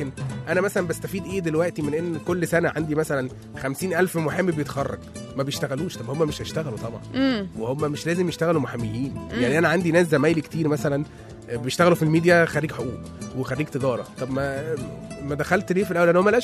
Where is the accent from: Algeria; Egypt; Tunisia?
Egypt; عندنا في مصر بقى عيب.